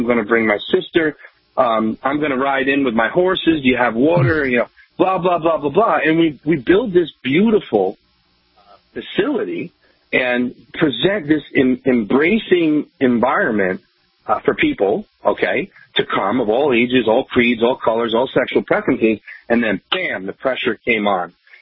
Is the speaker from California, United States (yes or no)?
no; New York, United States; now in Vermont, United States; And, you know, for me personally, you know, I grew up in New York. You know, everybody in my neighborhood was a little bit of everything.